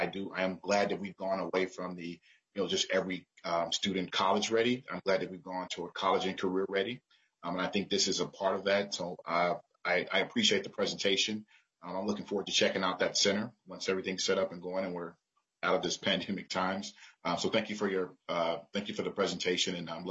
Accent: Chicago, Illinois, United States; I grew up in Chicago and I went to a school.

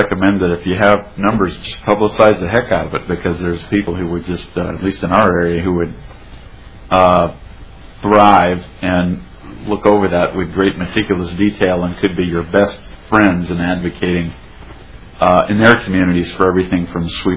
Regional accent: Washington, District of Columbia, United States; I come from the Washington, D.C. area where everyone's concerned about the Chesapeake Bay

